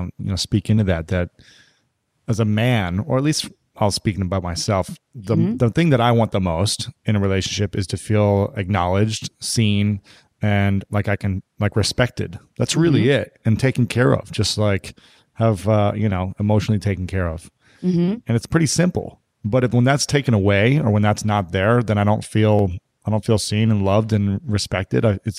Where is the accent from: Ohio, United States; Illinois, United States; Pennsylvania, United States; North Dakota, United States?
Ohio, United States; It's just a shame that you're from Michigan, because I'm from Ohio, but I won't hold it against you.